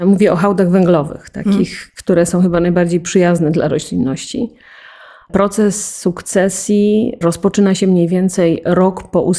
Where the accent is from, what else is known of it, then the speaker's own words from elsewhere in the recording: Olkusz, Lesser Poland, Poland; ja akurat pochodzę z Olkusza